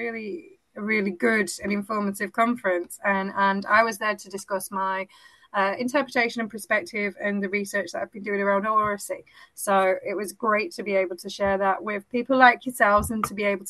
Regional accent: Germany; also born or lived in Oldham, England; I was born in Oldham, but I was raised in Germany on an American army base.

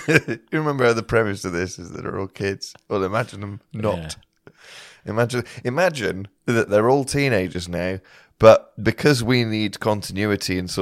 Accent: United Kingdom; Well, I'm British. We don't have the same sort of association.

